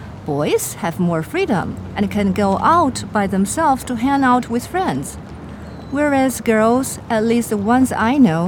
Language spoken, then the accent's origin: English; Shanghai, China; English is a second language; I'm from Shanghai. Teenage years in China are pretty much defined by preparation for the Chinese college entrance exam, also known as the Gaokao.